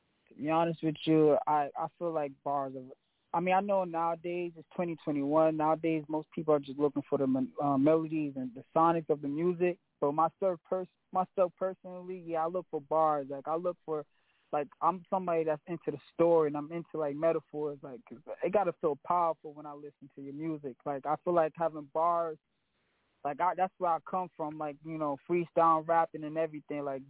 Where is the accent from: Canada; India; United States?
United States; Long Island, New York; All right, so yeah, I'm from Long Island, New York